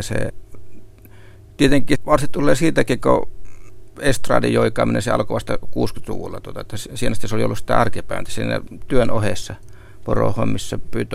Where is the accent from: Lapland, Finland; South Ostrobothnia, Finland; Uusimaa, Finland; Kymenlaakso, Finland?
Lapland, Finland; mä tässä olen esiintymässä kotipuolessa tuolla Saamenmaassa